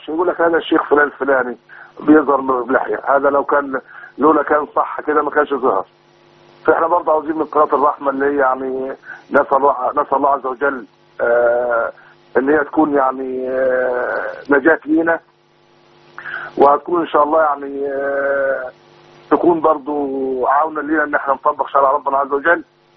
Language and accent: Arabic; Egypt; now in Saudi Arabia; أنا مصري وقاعد في السعودية هنا.